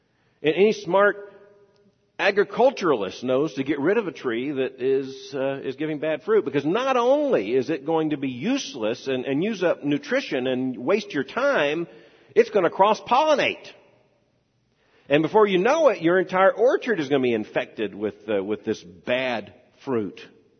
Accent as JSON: {"language": "English", "region": "Florida", "country": "United States", "tie": "born or raised there", "said": "I grew up in Florida. We have plenty of citrus trees."}